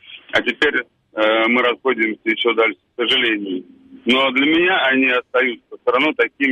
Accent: Moscow, Russia; Я москвич, и для меня всю жизнь я вырос при Советском Союзе

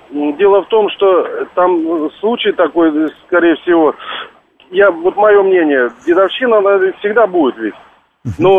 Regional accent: Moscow, Russia; я из Москвы.

